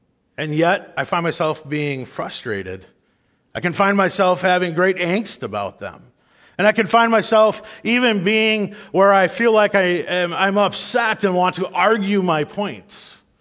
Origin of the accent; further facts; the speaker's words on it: Wisconsin, United States; I'm from Wisconsin. I haven't had brats all winter.